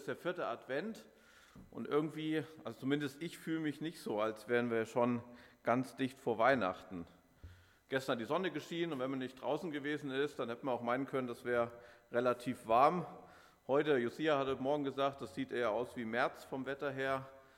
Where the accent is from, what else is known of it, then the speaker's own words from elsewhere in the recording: Saxony, Germany; Oder wie das bei uns im Erzgebirge hieß, das Krippenspiel. Weiß nicht, darf ich noch erwähnen, dass ich aus dem Erzgebirge ja komme?